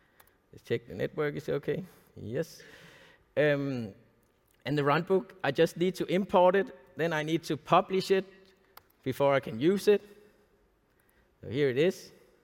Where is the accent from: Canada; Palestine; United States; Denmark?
Denmark; English is a second language; since I'm from Denmark